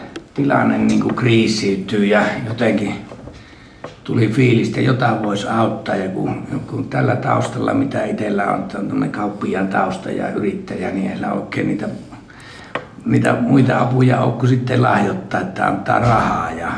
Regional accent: Kiuruvesi, North Savo, Finland; Ja olen itse Kiuruvedeltä kotoisin, joka on tuollainen pikkuinen yläsavolainen kylä

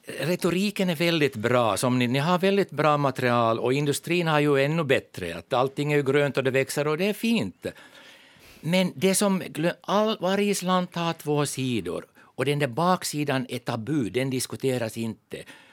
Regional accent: Ostrobothnia, Finland; Jag är ju hemma från Österbotten här som fritidshuset och jag brukar säga att jag lever i exil för att det var via skogsbruket som jag hamnade i exil.

